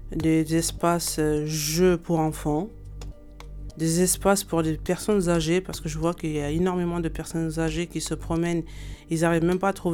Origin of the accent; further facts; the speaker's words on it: France; le Petit Bar, c'était ma mère. C'est là où j'ai grandi, c'est là où j'ai mis mes enfants et c'est là où mes enfants ils ont grandi aussi.